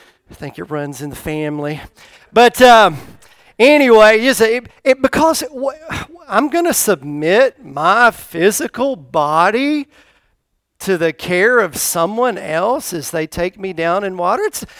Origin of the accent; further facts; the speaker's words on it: Tennessee, United States; I used to see this quite a bit as a child growing up in Tennessee at our church.